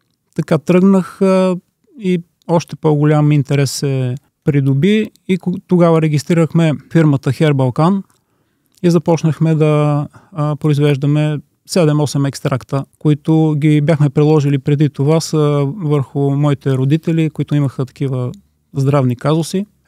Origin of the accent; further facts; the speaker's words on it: Berkovitsa, Montana Province, Bulgaria; Роден съм в Берковица, там съм израснал, оттам са моите деца, които са 3, 2 дъщери и един син.